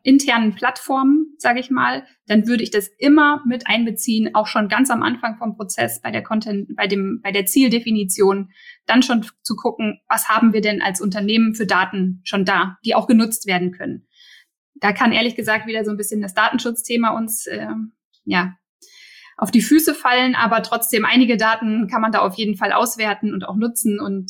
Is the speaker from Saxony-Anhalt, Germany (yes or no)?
no; Berlin, Germany; als Berliner